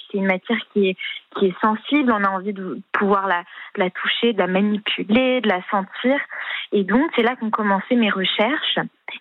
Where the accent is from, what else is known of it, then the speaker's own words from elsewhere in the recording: Paris, Île-de-France, France; Non, j'ai grandi à Paris, je suis complètement parisienne.